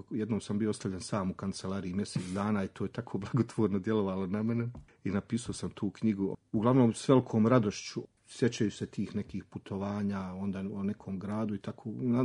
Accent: Sarajevo, Federation of Bosnia and Herzegovina, Bosnia & Herzegovina; I to je neki moj prilog tom rodnom gradu Sarajevu

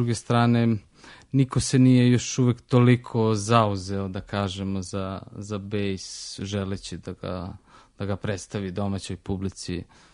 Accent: Serbia

